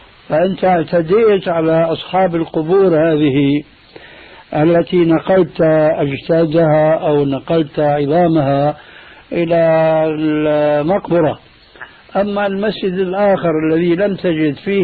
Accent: Syria; عندنا في سوريا

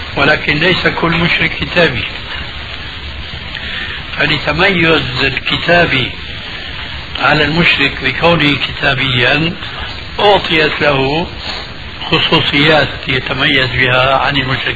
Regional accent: Syria; كما يقولون عندنا بالشام

